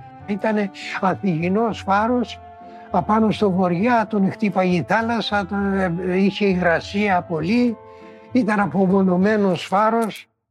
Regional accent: Antikythera, Attica, Greece; η καταγωγή μου είναι από τα Αντικήθυρα. Το νησάκι που κοντεύει να ρημώσει τώρα.

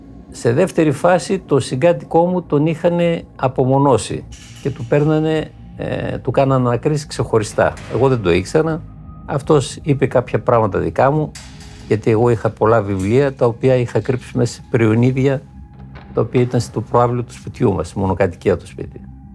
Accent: Thessaloniki, Central Macedonia, Greece; born there; Γεννήθηκα στη Θεσσαλονίκη το 1947, αλλά το μεγαλύτερο μέρος μετά τον παιδικό χρόνο το πέρασα στις Κίδρες.

